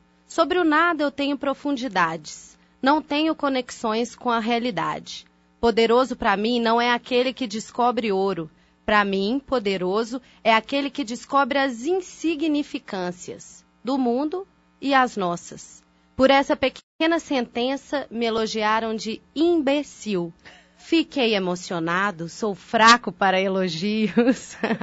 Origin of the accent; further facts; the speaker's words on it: Inimutaba, Minas Gerais, Brazil; also born or lived in Curvelo; eu, né, que nasci, uhum, em Curvelo, porque em Inimutaba, uhum, não tinha hospital.